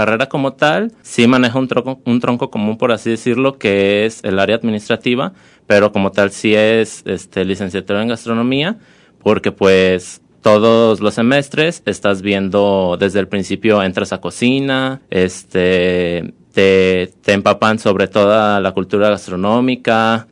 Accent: Autlán, Jalisco, Mexico; Sí, pues yo soy de aquí de Autlán, nacido y crecido aquí en Autlán.

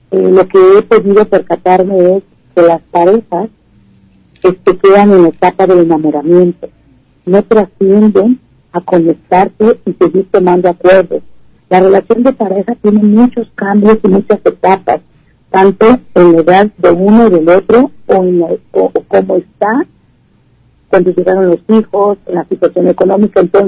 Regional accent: Autlán, Jalisco, Mexico; born there; now in Guadalajara, Mexico; porque yo nací en Autlán, ahora vivo en Guadalajara

